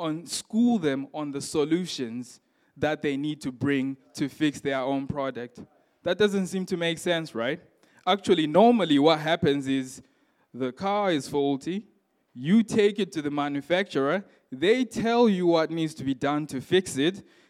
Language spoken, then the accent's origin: English; Zimbabwe; So I grew up in Zimbabwe, and we used to have floors that were polished floors.